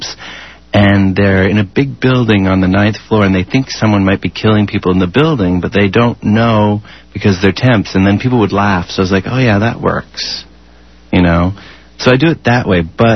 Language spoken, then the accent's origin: English; Canada; I'm Canadian. I'm gay. I'm white. I'm male. I'm 46.